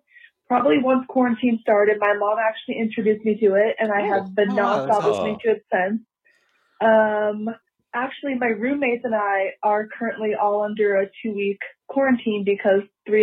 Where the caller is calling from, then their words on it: Aurora, Colorado, United States; I'm calling from Aurora, Colorado.